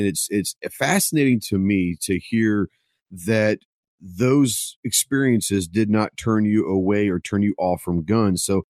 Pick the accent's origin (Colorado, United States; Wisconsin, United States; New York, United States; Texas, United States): Texas, United States; Dallas; I grew up in Dallas and I grew up in the suburbs.